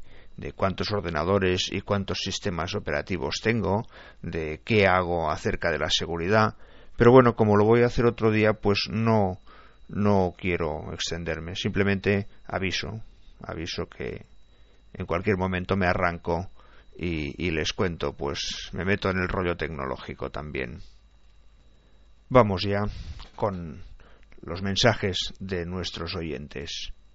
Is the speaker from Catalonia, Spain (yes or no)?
yes; Barcelona, Catalonia, Spain; born there; Yo nací en Barcelona, y en Barcelona hablamos un catalán estándar, muy asequible, y cuando hablamos castellano o español, pues se nos entiende bastante bien.